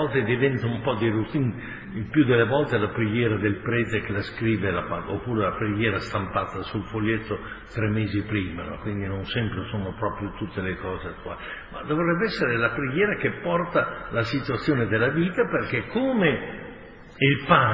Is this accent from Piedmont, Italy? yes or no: yes; Piedmont, Italy; Noi come piemontesi che siamo vicini alle montagne, le montagne obbligano ad essere molto controllati, no?